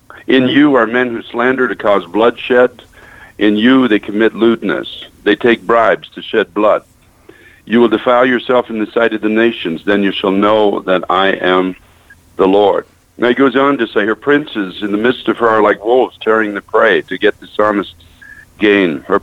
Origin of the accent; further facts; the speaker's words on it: Canada; moved away as an adult; now in United States; now I came into this country as a Canadian. I've been here now 24 years. I'm now an American citizen.